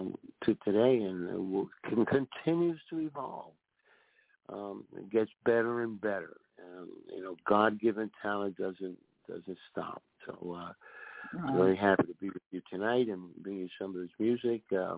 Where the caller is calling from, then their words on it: New Jersey, United States; No, not today. I'm coming live from New Jersey. I'm 15 minutes from the George Washington Bridge.